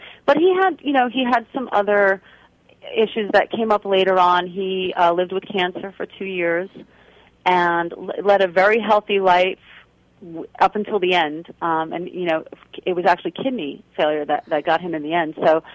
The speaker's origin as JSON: {"language": "English", "region": "New York", "country": "United States", "lives_now": "Arizona, United States", "said": "And, you know, I'm a New Yorker. My friends are dispersed now, but definitely not Arizonans."}